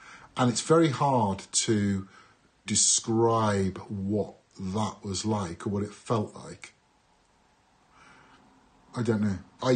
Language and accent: English; Shirley, England, United Kingdom; I go, mate, I'm from Shirley, what can I do?